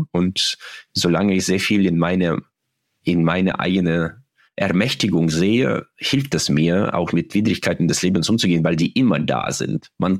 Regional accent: Uzbekistan; weil ich aus einem anderen Kulturkreis komme. Ich komme ja aus Usbekistan.

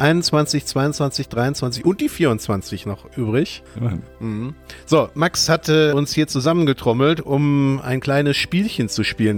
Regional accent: North Rhine-Westphalia, Germany; wir sind ja aus dem Kreis Olpe.

